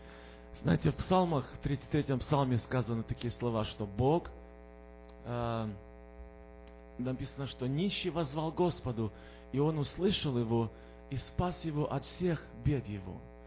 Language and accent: Russian; Irpin, Kyiv Oblast, Ukraine; now in United States; И мы приехали из Украины, из Киевской области, город Ирпень, если кто-то знает, если в деталях, то это маленький город под Киевом. В Америке мы с 2004 года.